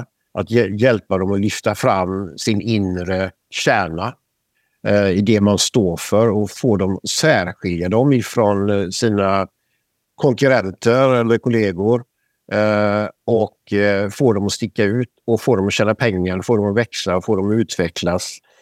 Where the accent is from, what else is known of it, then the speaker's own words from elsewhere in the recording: Floda, Västra Götaland County, Sweden; Ja, det är så här, jag är född i Floda, Lerum. Och växte upp i Floda, Lerum. Mm. Men Floda, Lerum är ju en förort till Göteborg, kan man säga.